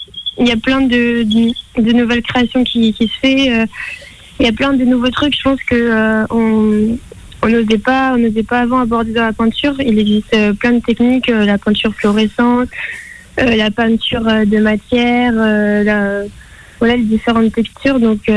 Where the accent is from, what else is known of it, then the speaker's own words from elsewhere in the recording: Saint-Brieuc, Brittany, France; born there; je suis née à Saint-Brieuc, du coup je suis encore plus contente de faire la compétition où j'habite. je connais très bien la Bretagne.